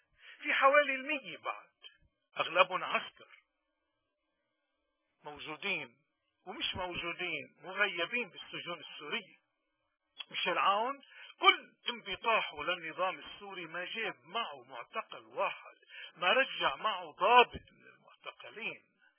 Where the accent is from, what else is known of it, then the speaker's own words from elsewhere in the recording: Lebanon; واللي ورطنا كلبنانيين فيها